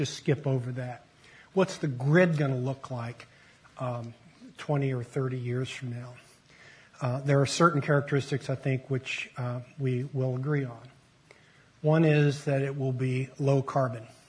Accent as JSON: {"language": "English", "town": "Denver", "region": "Colorado", "country": "United States", "said": "Let me begin by saying I acknowledge that I'm from Denver, Colorado."}